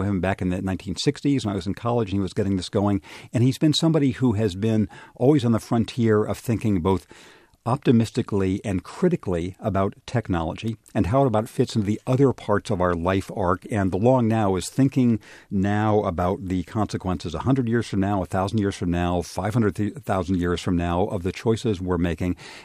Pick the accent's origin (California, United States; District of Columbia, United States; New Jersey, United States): California, United States; Redlands; The city where I grew up is Redlands in Southern California, San Bernardino County.